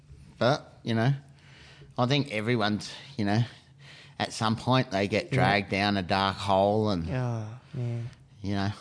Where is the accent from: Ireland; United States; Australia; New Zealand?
Australia; New South Wales; But growing up on the Central Coast, we never had a vert ramp.